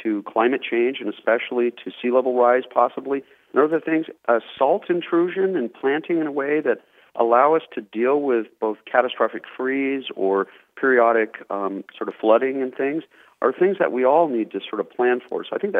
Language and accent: English; Hawaii, United States; now in Brooklyn, United States; I grew up in Hawaii, and actually I used to come to South Florida